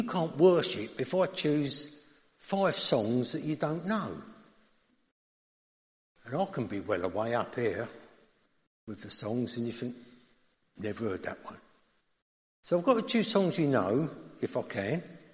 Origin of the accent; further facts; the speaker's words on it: United Kingdom; I'm British, but it's there.